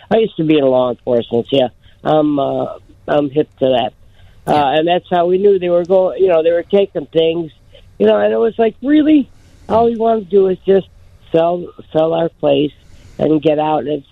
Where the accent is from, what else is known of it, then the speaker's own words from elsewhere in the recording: Chicago, Illinois, United States; now in Tampa, United States; My wife and I, well, I'm originally from Chicago, born, bred, and retired.